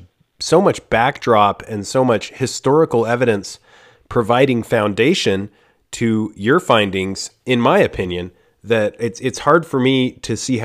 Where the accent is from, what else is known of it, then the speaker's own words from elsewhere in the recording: Costa Rica; I'm from Costa Rica, and the Panama Canal isn't far from there.